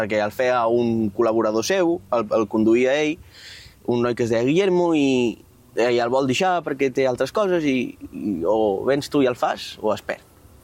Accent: Catalonia, Spain; Som d'aquí, som de Catalunya, la nostra terra.

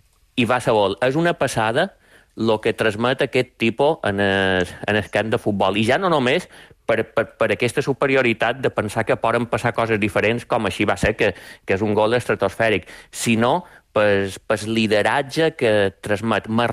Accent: Palma, Balearic Islands, Spain; Jo som de Palma, som ciutadà, sí.

